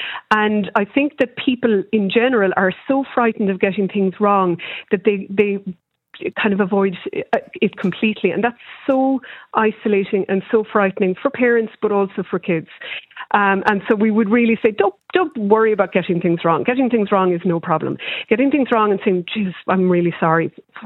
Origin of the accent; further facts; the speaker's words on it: Ireland; I grew up in Ireland in the 70s and 80s